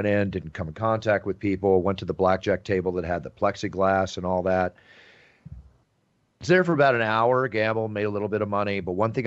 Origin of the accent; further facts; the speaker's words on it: Dallas, Texas, United States; You should hear me after I go back to my hometown of Dallas, Texas for a few days.